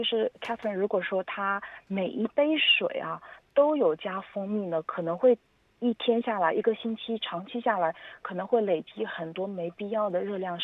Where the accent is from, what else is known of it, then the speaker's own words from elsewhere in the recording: China; 特别是像我们中国人，有某些地区的中国人会喜欢喝汤